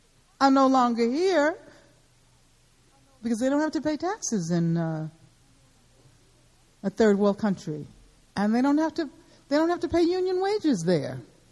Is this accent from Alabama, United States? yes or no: yes; Birmingham, Alabama, United States; when I was growing up in Birmingham